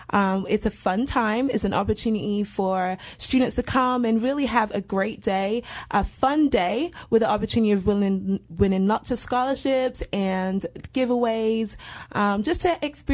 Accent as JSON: {"language": "English", "region": "London", "country": "United Kingdom", "lives_now": "United States", "said": "No, I'm all the way in London. I'm from London, British girl."}